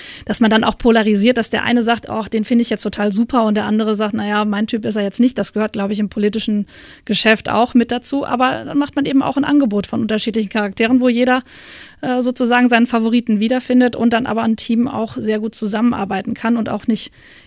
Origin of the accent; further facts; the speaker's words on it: Rhineland, Germany; als Rheinländerin sowieso, dass wir eben auch zeigen, also wir sind normale Menschen